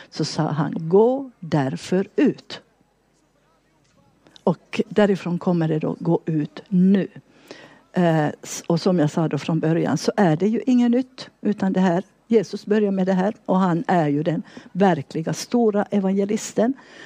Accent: Vaasa, Ostrobothnia, Finland; now in Sweden; Sen är ju jag född i Finland, jag är uppvuxen i Vasa.

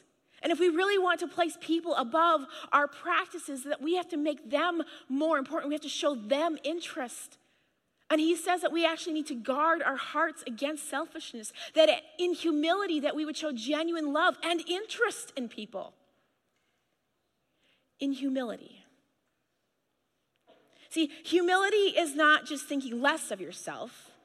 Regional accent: Canada; now in United States; So I'm a Canadian.

